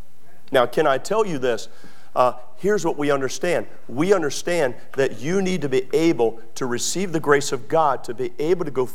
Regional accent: Maryland, United States; moved away; also born or lived in Texas; I'm not a Texan by birth. I'm a Marylandite. I'm from Maryland.

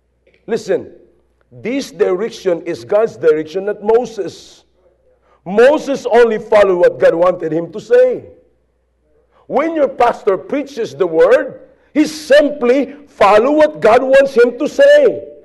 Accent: Philippines; I'm a Filipino. And as a Filipino, I live in the Philippines. I don't live in Iraq. I live in the Philippines because I am a Filipino.

